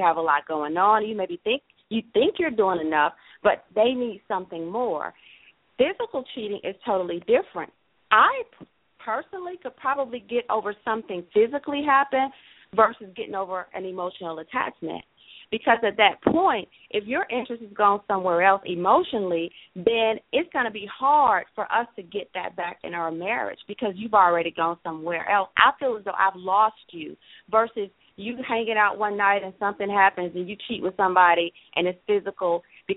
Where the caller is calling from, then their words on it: Atlanta, Georgia, United States; I am calling from the Atlanta, Georgia area.